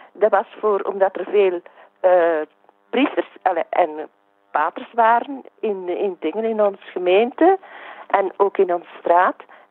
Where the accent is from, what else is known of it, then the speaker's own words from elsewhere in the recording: Buggenhout, Flanders, Belgium; born there; also born or lived in Antwerp; Mijn geboortestreek is Buggenhout.